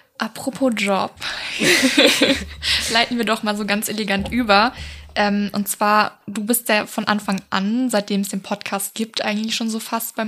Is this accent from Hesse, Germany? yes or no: yes; Frankfurt, Hesse, Germany; now in Offenburg, Germany; Also ich wohne jetzt seit einem Jahr ungefähr hier. Ich komme eigentlich aus Frankfurt, also aus einer ganz großen Stadt, ganz anders.